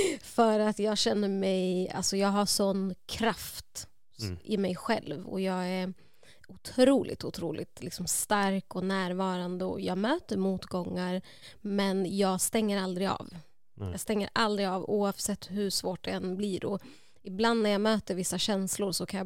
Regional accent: Uppsala, Uppsala County, Sweden; jag är uppvuxen i Gottsunda, Uppsala.

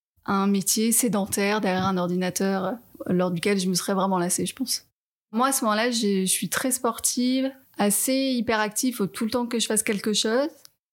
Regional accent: Nice, Provence-Alpes-Côte d'Azur, France; Alors moi, j'ai grandi à Nice, dans un environnement vraiment très famille.

